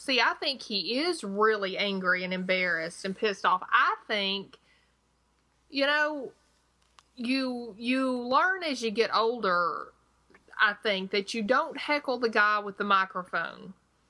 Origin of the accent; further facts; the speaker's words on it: the South, United States; Of course, you know, growing up in the South, I grew up with that kind of music.